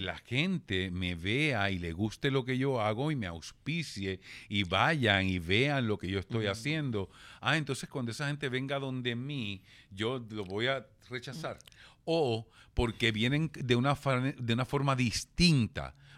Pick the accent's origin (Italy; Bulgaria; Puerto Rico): Puerto Rico; Carolina; Y yo soy un cabro de Carolina, ¿entiendes?